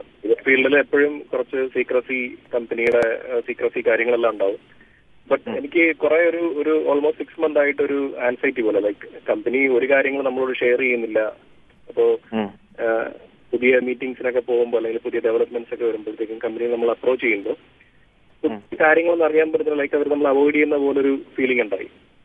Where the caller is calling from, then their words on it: Abu Dhabi, United Arab Emirates; Doctor, ഞാൻ അബുദാബിയിൽ നിന്നാണ് വിളിക്കുന്നത്.